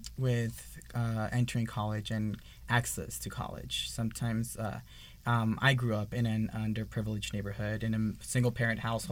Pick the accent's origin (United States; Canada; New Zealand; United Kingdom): United States; North Hollywood, California; I'm originally from San Fernando Valley. I grew up in North Hollywood. Went to North Hollywood High.